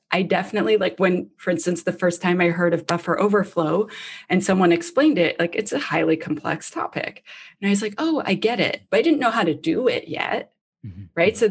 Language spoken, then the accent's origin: English; Canada; I'm Canadian